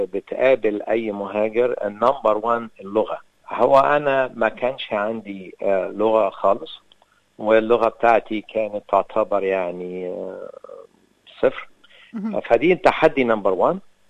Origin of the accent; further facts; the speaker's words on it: Egypt; moved away as an adult; أنا جاي من مصر في سنة 91، يعني وصلت الكنتري هنا